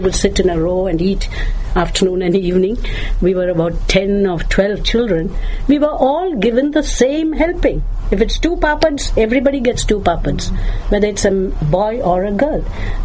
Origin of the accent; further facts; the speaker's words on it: Kerala, India; I come from Kerala. This is a region which has 100% literacy. The women's literacy is the highest, about, I think, almost 90%. And it had a matriarchal system